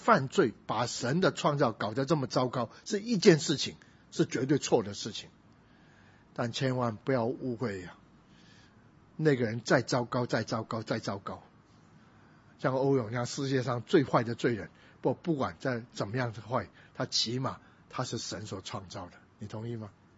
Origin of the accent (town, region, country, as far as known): Guangdong, China